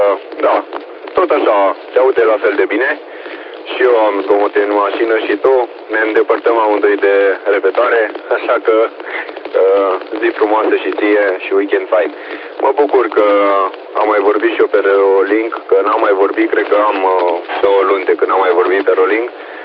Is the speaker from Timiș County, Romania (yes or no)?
yes; Timișoara, Timiș County, Romania; Eu sunt din Timișoara.